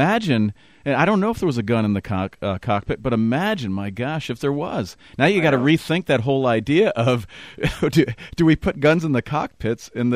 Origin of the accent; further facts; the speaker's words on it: Ridgefield, Connecticut, United States; I've been a catechist preparing kids for confirmation for over 20 years in my hometown of Ridgefield, part of the Bridgeport Diocese